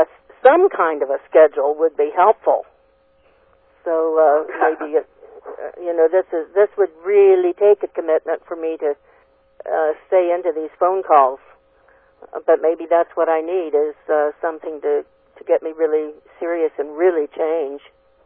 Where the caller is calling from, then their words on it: Vashon, Washington, United States; I'm calling from Vashon, Washington.